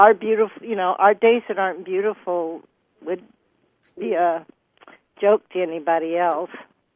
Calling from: Hawaii, United States; I'm coming from Oahu.

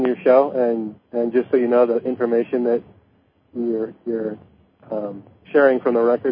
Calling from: Los Osos, California, United States; Los Osos, tiny town right on the coast near San Luis Obispo.

